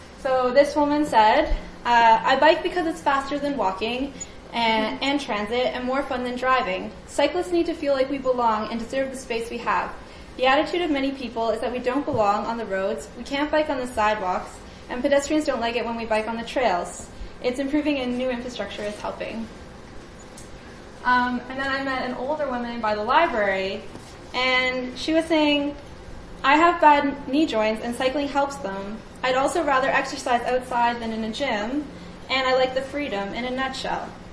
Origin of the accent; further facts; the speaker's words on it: Toronto, Ontario, Canada; So I started biking, I'm from Toronto, and I started biking on my commute to work as a teenager.